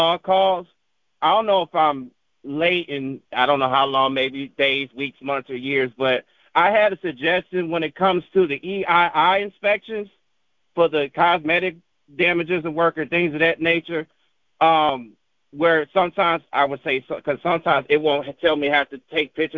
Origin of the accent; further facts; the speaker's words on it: Chicago, Illinois, United States; now in Texas, United States; my home domicile in Texas, where I'm not from originally. I'm from Chicago originally.